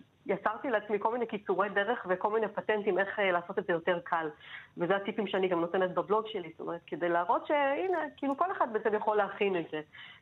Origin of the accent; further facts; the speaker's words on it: Givat Koah, Central District, Israel; אני גדלתי שם, הם גרו במושב גבעת כוח, במרכז הארץ, וממש הילדות שלי ביליתי שם המון.